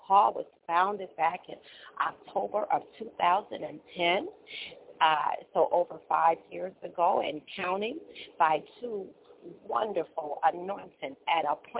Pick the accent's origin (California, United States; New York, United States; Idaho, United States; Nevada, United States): New York, United States; New York City; I hail from Brooklyn, New York, and I'm on the train headed to Chicago to take my grandkids back.